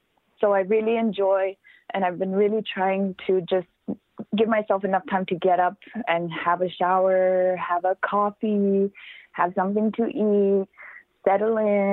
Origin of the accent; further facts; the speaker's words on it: Baker Lake, Nunavut, Canada; I would absolutely love to take a full week off and be in my hometown, be in Baker Lake.